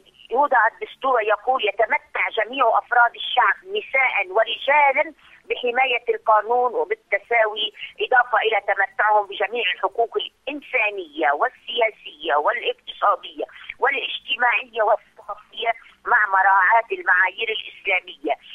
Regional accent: Lebanon; أنا سيدتي من لبنان

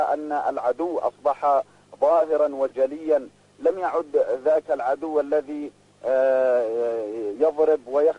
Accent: Yemen; بينما نحن أبناء اليمن معروفون تاريخيا، نحن أحفاد الأنصار

